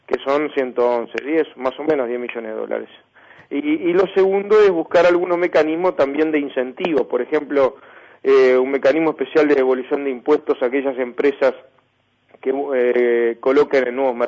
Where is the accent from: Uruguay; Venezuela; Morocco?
Uruguay; nos tiene que preocupar mucho como uruguayos